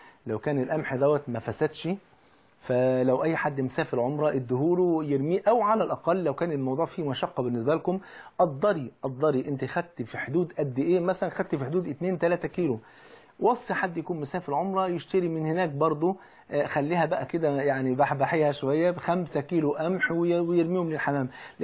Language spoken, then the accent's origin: Arabic; Egypt